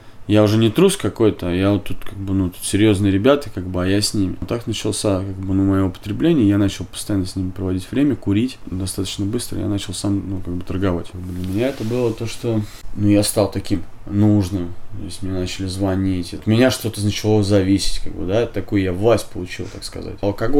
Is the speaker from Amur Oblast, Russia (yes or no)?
no; Moscow, Russia; Я из Москвы, достаточно обеспеченной семьи.